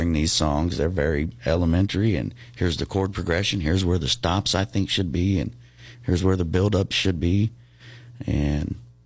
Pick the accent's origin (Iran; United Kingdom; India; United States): United States; Josephine, Texas; now the influences are coming from everywhere that were so foreign growing up in Josephine, Texas.